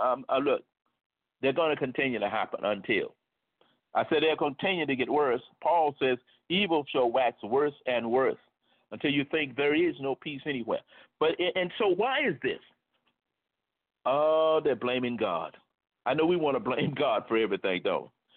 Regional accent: United States; in particular because I'm in America, I'm an American, you're in America

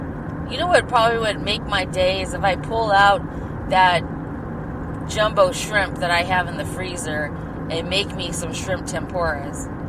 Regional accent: United States; I'll come out, and I'll let them know I'm American, man.

